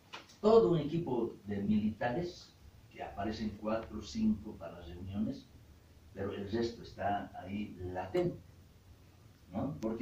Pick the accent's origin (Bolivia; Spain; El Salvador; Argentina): Bolivia; Para mí, como boliviano militar, les digo, esto es posible.